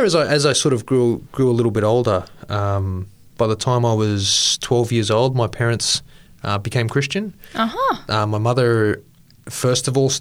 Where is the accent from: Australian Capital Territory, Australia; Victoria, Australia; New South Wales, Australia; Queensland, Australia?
Queensland, Australia; Bundaberg; Yeah, so I grew up in Queensland in not a little country town. I live in a little country town now in South Australia of 4,000 people.